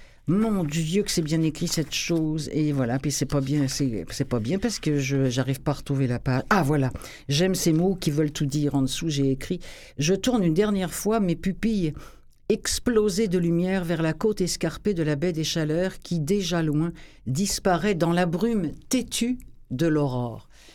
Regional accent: France; accent: French; Et alors, avec mon gros accent français, ça ne marche pas.

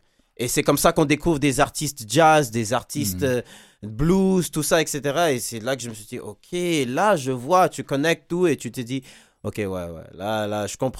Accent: Montreal, Quebec, Canada; also born or lived in Sherbrooke / Dakar; J'ai grandi plus à Montréal. Mmh. Et puis, vraiment, c'est Montréal que je connais. Et j'ai vécu 5 ans aussi à Dakar.

